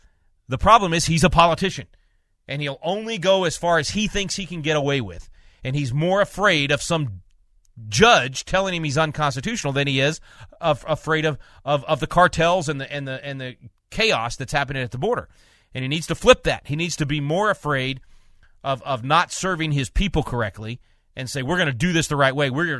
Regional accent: Texas, United States; this mass murder event in Allen, Texas, in my home state, that happened just a couple of days ago

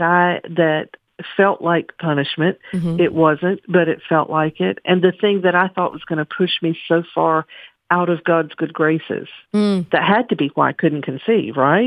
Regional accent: Louisiana, United States; So since I'm from Louisiana, I had to put some Lagniappe in the book.

